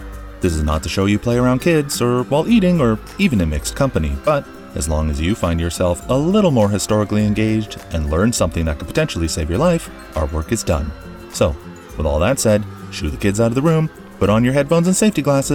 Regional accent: Toronto, Ontario, Canada; center of finance and business and entertainment, and also raccoons, which we call trash pandas, and my hometown.

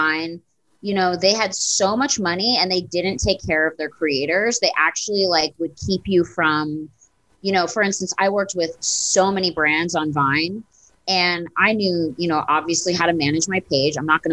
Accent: India; I wasn't trying to make fun of being Indian.

